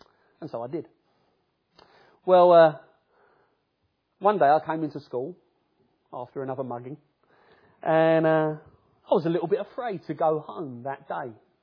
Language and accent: English; Camberwell, London, United Kingdom; when I was a youngster, I grew up in Camberwell, on the border of Peckham. We called it the ghetto. It wasn't the nicest area to live in.